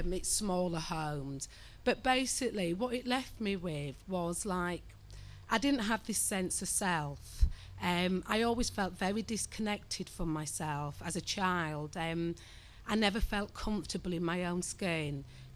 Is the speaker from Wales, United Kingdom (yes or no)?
no; Leeds, Yorkshire and the Humber, United Kingdom; born there; So I was born in Leeds, in Chapel Town. Most people know it as ghetto, and it is. It's quite a dysfunctional area.